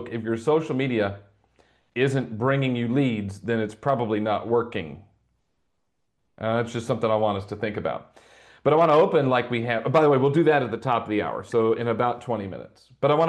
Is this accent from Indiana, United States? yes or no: yes; Indianapolis, Indiana, United States; I opened my mailbox, and then there was a little package, came from Indianapolis, Indiana, my hometown.